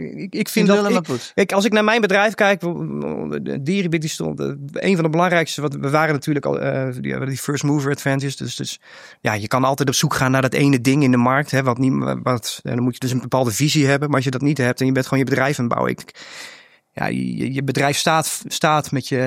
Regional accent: Netherlands; Ik ben een Nederlander. Ik ben hier heel gelukkig.

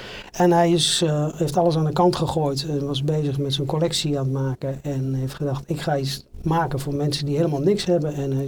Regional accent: Vriezenveen, Overijssel, Netherlands; born there; Ik ben geboren in Twente, in Frieseveen. In 1968, ben ik 55 jaar.

